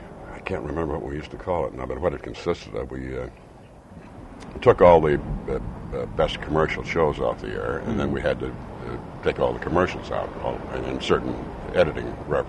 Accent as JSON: {"language": "English", "town": "Seattle", "region": "Washington", "country": "United States", "tie": "born or raised there", "said": "possibly my hometown of Seattle."}